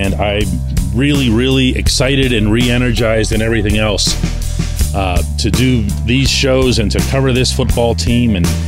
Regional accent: Pittsburgh, Pennsylvania, United States; I'm born and raised in Pittsburgh, but all of my relatives and the rest of the tree, I guess, is on that side of the water.

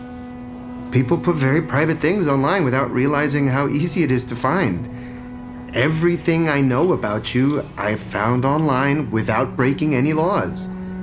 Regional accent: Tampa, Florida, United States; I'm from Tampa, Florida.

